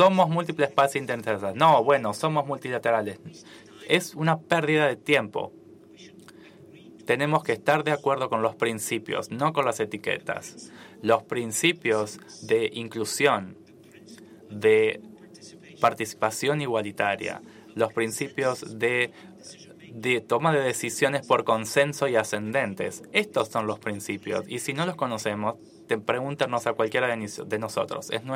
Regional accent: Lebanon; Crecí en un país, en Líbano, donde la gente luchó durante 15 años

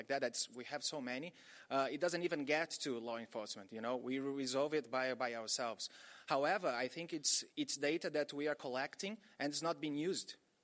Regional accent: Brazil; English is a second language; I'm from Brazil.

